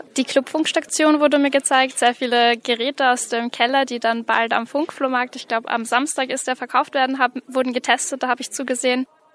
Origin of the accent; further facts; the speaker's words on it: Austria; ich komme eigentlich aus Österreich